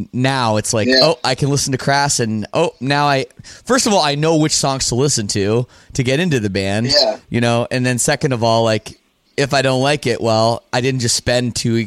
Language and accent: English; Canada; Like, the amount of CDs I bought, man, like, because I'm from Canada too, and some stuff was really expensive.